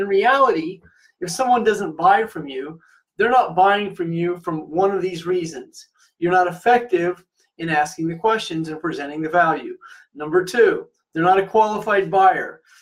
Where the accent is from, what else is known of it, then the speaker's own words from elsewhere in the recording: Midwest, United States; I'm originally from the Midwest.